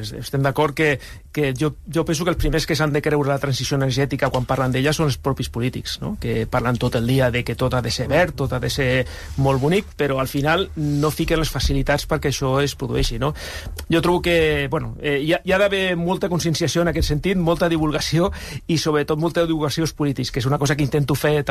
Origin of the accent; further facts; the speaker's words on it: Tarragona, Catalonia, Spain; jo vinc de Tarragona, he viscut molts anys a prop de la central nuclear d'Ascó, que és on treballo, a Móra la Nova